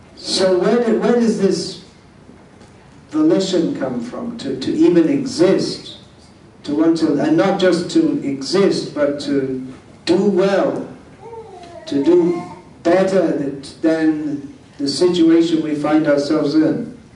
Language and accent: English; England, United Kingdom; I'm from England.